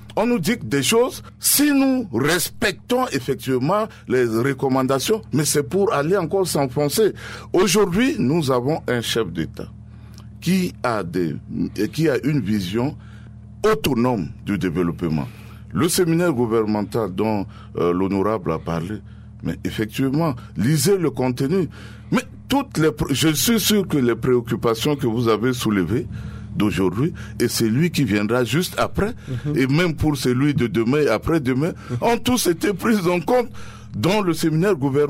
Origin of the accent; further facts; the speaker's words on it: Central African Republic; Mais moi, à titre personnel, en tant que centrafricain, je ne suis pas fataliste.